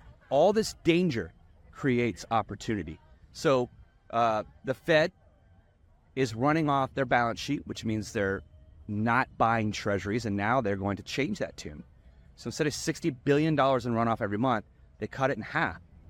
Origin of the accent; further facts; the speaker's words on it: Texas, United States; I'm from Texas. I get it.